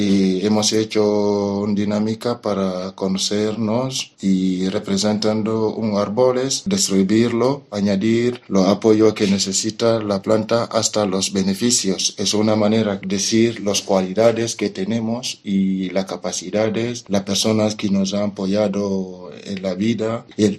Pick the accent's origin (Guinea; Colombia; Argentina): Guinea; soy de Guinea y estoy haciendo el curso de comercio en Central de Baraka.